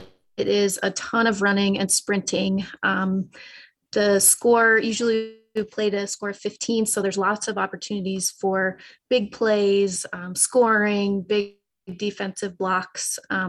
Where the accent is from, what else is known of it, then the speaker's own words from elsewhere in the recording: Colorado, United States; I grew up in Colorado, and I was running sprints for my soccer team in the snow in January